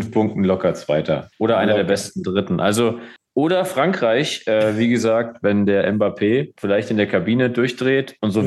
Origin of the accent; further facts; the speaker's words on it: Austria; ich bin Österreicher.